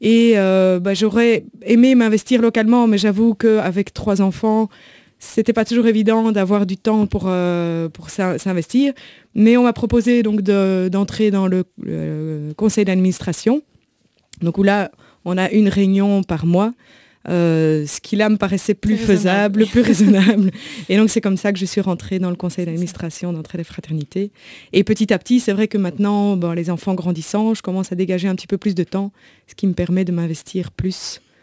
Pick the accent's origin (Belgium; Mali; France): Belgium; Gembloux, Wallonia; moi, je viens de la région de Jeanbloux, donc Lanzé